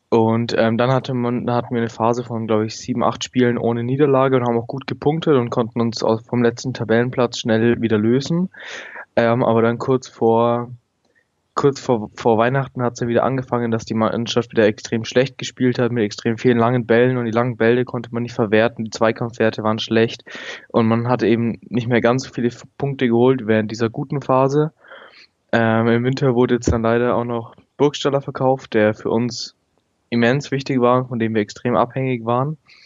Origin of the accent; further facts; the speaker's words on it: Nuremberg, Bavaria, Germany; ich bin aus Nürnberg, bin 16 Jahre alt und gehe noch zur Schule und mache gerade meinen Abschluss. Was verbindet mich mit dem ersten FC Nürnberg? Es ist logischerweise meine Geburtsstadt.